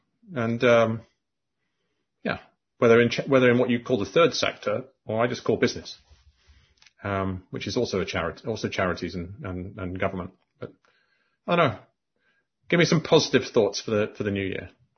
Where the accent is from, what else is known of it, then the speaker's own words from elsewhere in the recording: Scotland, United Kingdom; I'm from Scotland originally